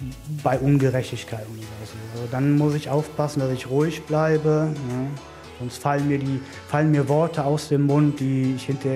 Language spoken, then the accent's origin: German; Wermelskirchen, North Rhine-Westphalia, Germany; ich bin in Wermelskirchen aufgewachsen. Ich kann gar nicht sagen, was ich da am meisten liebe. Also ich denke, es ist das Ländliche.